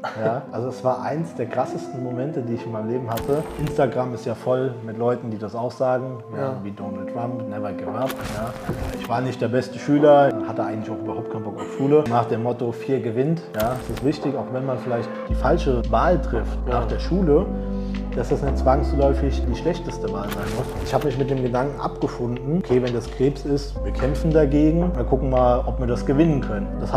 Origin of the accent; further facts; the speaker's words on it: Niederreisel, Hesse, Germany; Also ich komme nicht aus der Erwachsenenvollzug, ein kleiner Ortsteil, Niederreisel. Genau, kleines Dorf, 2.000-3.000 Leute wohnen dort.